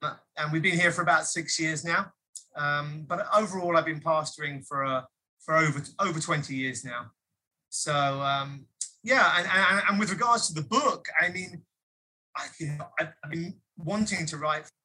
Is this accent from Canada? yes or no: no; United Kingdom; moved away as an adult; now in California, United States; So I'm British. I'm from the UK originally. I lived there for the first 40 ish years of my life. We came out to America, to California, in 2013, at the end of 2013